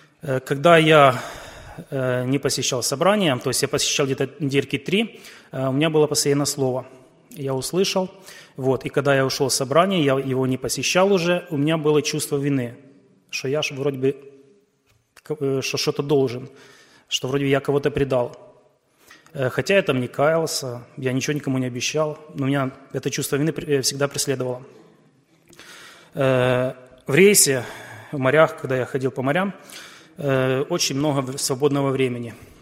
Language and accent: Russian; Ukraine; Я с Украины.